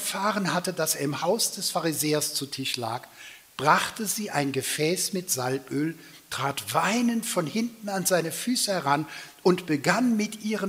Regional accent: Rhineland, Germany; das musste ich als Rheinländer erst üben

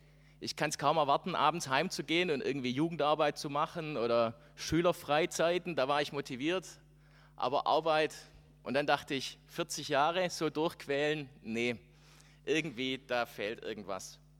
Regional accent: Backnang, Baden-Württemberg, Germany; also born or lived in Calw; Ich bin aufgewachsen in Backnang. Geboren bin ich hier im Schwarzwald in Calw. Aber nach 4 Jahren hat mein Vater eine Pfarrstelle in Backnang gekriegt und dann sind wir umgezogen.

